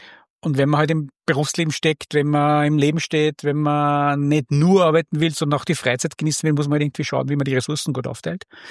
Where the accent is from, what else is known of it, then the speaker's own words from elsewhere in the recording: Linz, Upper Austria, Austria; born there; gebürtiger Oberösterreicher Linzer, lebt da auch mit meiner Frau gemeinsam.